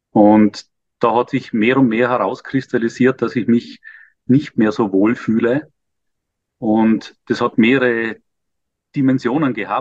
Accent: Vorarlberg, Austria; also born or lived in Vienna; now in Liechtenstein; 48 und Österreicher Vorarlberger und wohne seit längerer Zeit in Liechtenstein und war eigentlich früher mal Anwalt in Wien.

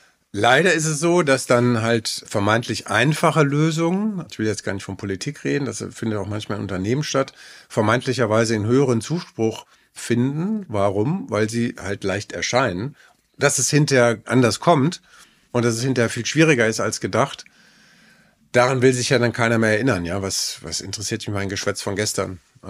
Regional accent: Frankfurt, Hesse, Germany; in meinem Fall als geborener Frankfurter und der in Frankfurt groß geworden ist

